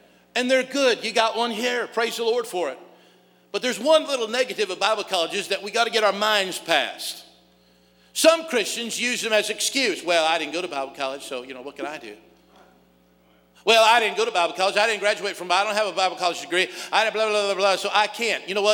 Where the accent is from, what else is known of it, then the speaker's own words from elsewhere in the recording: Cody, Wyoming, United States; growing up in Cody, Wyoming is where I'm from. We thought y'all were nuts.